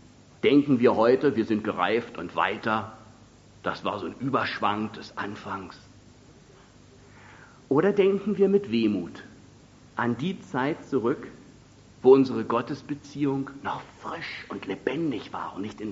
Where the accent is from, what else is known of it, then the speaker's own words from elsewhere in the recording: Berlin, Germany; Und sogar ich als Berliner weiß, wenn ich Feuer machen will, dann suche ich mir trockenes Holz.